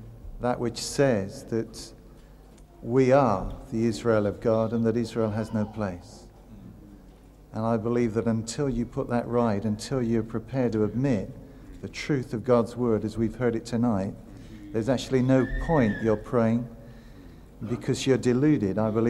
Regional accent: United Kingdom; Lord, we as a nation, we as British people, have ignored the truth of your word for the sake of our own gain

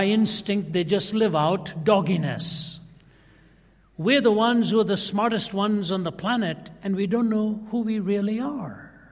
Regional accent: Delhi, India; moved away as an adult; I lived in India till I was 20, growing up in Delhi, so very comfortable, very fluent in Hindi. My mother was from Chennai in the south, so I'm quite comfortable with the southern Indian language of Tamil as well.

